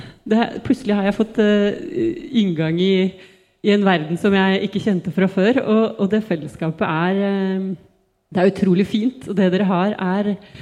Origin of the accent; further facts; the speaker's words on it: Oslo, Norway; Jeg er 39 år. Jeg har vokst opp i Oslo. Jeg er sykepleier.